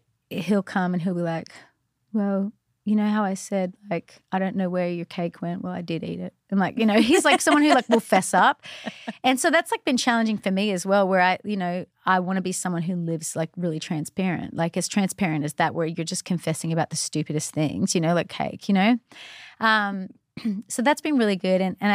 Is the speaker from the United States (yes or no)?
no; Australia; I was from Australia and he was from, like, the South.